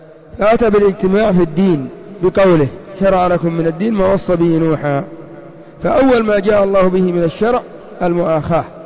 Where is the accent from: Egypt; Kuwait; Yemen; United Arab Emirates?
Yemen; وحزب الإصلاح عندنا في اليمن وهم الإخوان المسلمون